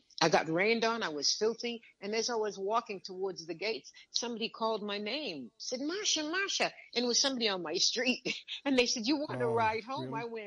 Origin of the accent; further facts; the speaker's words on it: Boston, Massachusetts, United States; born there; I was born in Boston, but my parents were born in Kingston, Jamaica. Well, I should say, okay. Westmoreland, Jamaica.